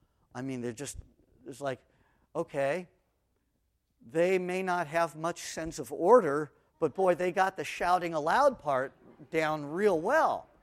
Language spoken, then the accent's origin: English; Los Angeles, California, United States; Now, as a child growing up in Los Angeles and attending Hebrew school 3 times a week, oh joy, after school